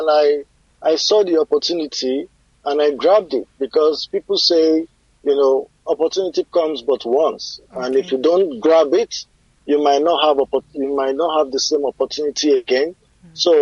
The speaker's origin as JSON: {"language": "English", "country": "Nigeria", "tie": "born or raised there", "lives_now": "Australia", "said": "I was born and bred in Nigeria in the year 1980. So I'm a loyal Nigerian. I live in Australia with my family."}